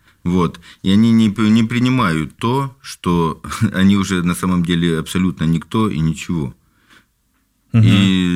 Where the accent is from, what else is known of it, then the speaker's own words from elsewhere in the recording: Komi Republic, Russia; born there; now in Saint Petersburg, Russia; Я родился на севере, под Воркутой